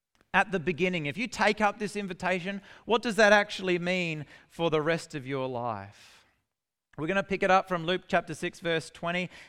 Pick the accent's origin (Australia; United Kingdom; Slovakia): Australia; South Australia; And I grew up in the Adelaide Hills.